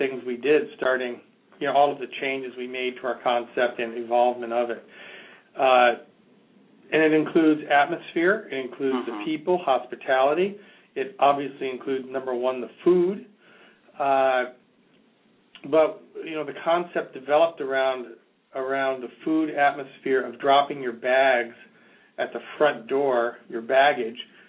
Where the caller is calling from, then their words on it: Portsmouth, New Hampshire, United States; I'm calling from Portsmouth, New Hampshire.